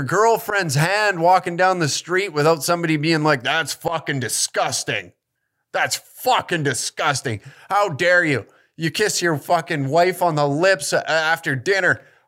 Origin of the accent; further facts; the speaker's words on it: Taber, Alberta, Canada; Growing up in Tabor, there was maybe, when I grew up there, in Tabor, Alberta, the small little fucking metropolis of Tabor